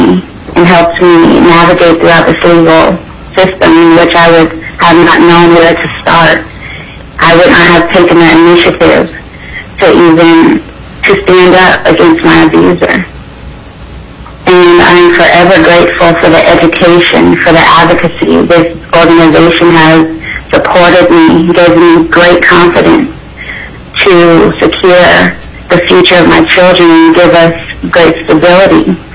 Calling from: Anchorage, Alaska, United States; I'm calling in from Anchorage.

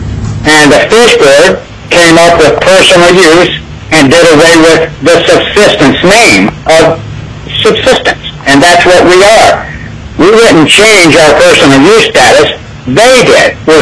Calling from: Kasilof, Alaska, United States; I'm calling from Kasilaf, Alaska, and I'm representing subsistence users.

